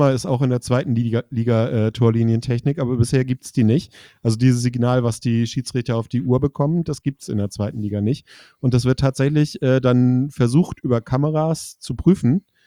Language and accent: German; Kiel, Schleswig-Holstein, Germany; Also auch als Kieler musste man da dann sagen